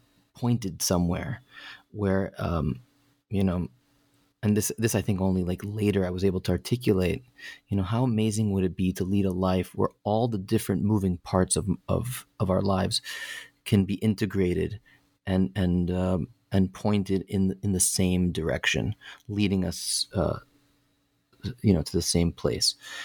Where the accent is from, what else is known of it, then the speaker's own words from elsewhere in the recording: Connecticut, United States; I grew up in Connecticut, so I had this idea planted in my head